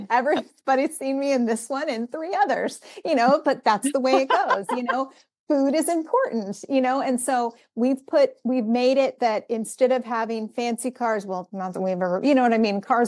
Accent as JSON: {"language": "English", "country": "Ireland", "said": "Well, I just turn red because I'm Irish and that's what happens."}